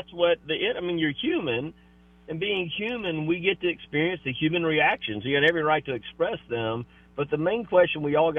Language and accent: English; Sumter, South Carolina, United States; I am in my hometown, Sumter, where we talked about, where it all starts in Sumter.